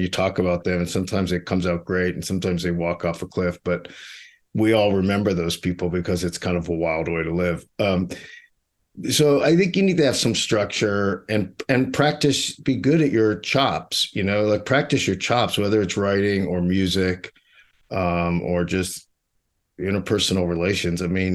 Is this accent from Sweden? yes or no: no; Pittsburgh, Pennsylvania, United States; I grew up in Mr. Rogers' actual neighborhood in Pittsburgh, by the way.